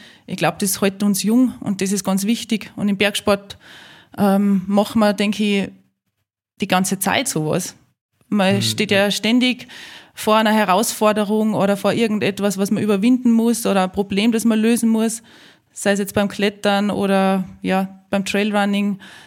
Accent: Salzburg, Austria; ich bin in die Berge aufgewachsen, in der Nähe von Salzburg. Unser Haus steht mitten im Grünen.

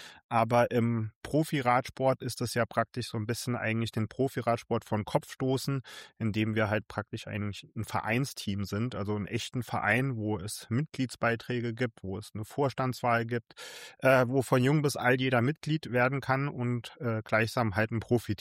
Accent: Saarland, Germany; ich komme aus dem Saarland.

